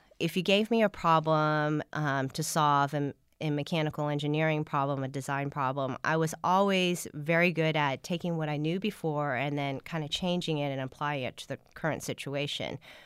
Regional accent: Houston, Texas, United States; I grew up in Houston, Texas, 15 minutes away from the Johnson Space Center.

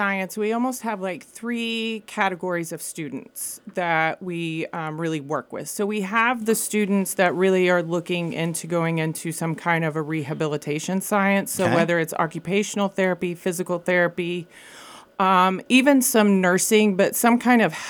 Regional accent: Altus, Oklahoma, United States; Well, I am a Southwest Oklahoma kid, born and raised in Altus. I am a proud Bulldog.

